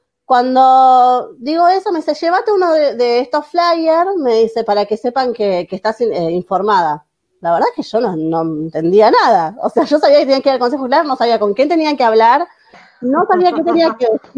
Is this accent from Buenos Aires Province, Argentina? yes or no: yes; Mar del Plata, Buenos Aires Province, Argentina; soy de Mar del Plata y quiero formar parte del grupo